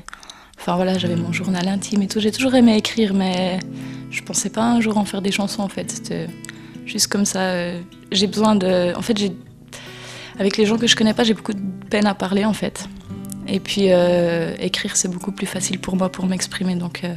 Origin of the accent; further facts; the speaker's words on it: Le Locle, Neuchâtel, Switzerland; Non, j'ai grandi au Locle, et puis ça fait 6 ans que je suis partie en Valais. Et en même temps, mes parents sont venus ici, à Bévillard, et effectivement, je connais pas trop la région.